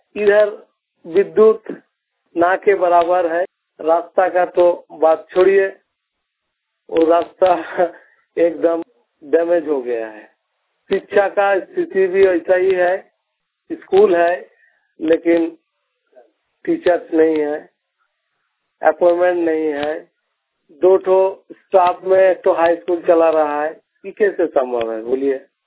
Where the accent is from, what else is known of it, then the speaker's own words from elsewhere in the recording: Dumka, Jharkhand, India; मैं झारखंड के दुमका जिला का रानीसर प्रखंड का निवासी हूँ।